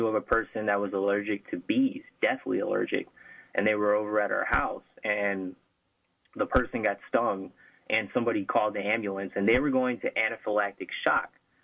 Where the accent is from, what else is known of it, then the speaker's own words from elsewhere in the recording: Tennessee, United States; I mean, I was growing up in Tennessee, and you know, it's kind of all four seasons over there